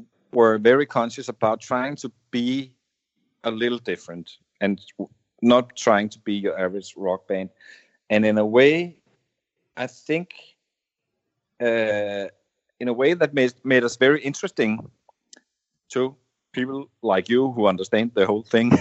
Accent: Denmark; English is a second language; growing up in Denmark, being exposed to that Americana stuff through the television, we never been to America

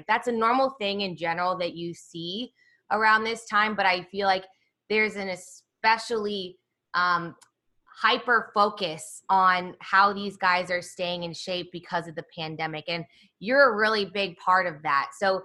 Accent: Kansas City, United States; now in Texas, United States; I grew up in Kansas City and, you know, we have guys that go out into the league, but it feels like a different level here in Texas.

